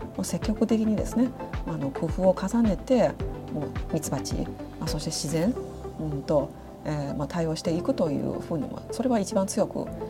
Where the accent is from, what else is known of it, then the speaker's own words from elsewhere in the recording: China; Japanese is a second language; now in Japan; 私は中国人で漢民族があって